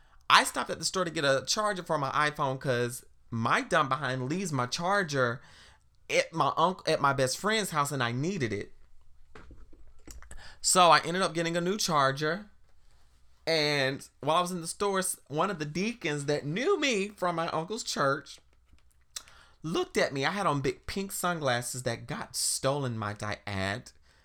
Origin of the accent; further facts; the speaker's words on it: South Carolina, United States; it reminds me of growing up in South Carolina and trimming the tree at my grandmother's house